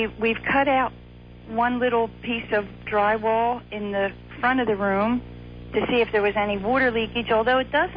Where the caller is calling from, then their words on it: Hamilton Square, New Jersey, United States; from Hamilton Square, New Jersey.